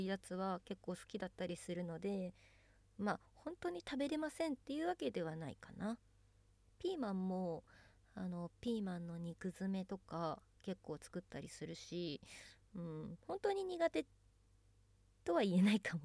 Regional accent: Kanagawa, Japan; 出身地は神奈川県です。海が近くにあって結構住みやすいところに住んでるなって思ってます。

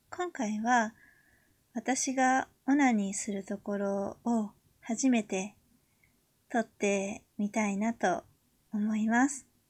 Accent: Tokyo, Japan; 出身地は東京で、新人声優です。

